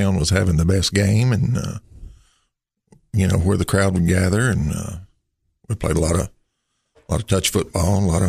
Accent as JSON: {"language": "English", "town": "Cookeville", "region": "Tennessee", "country": "United States", "tie": "born or raised there", "said": "I grew up here in Cookeville, Tennessee, in Putnam County."}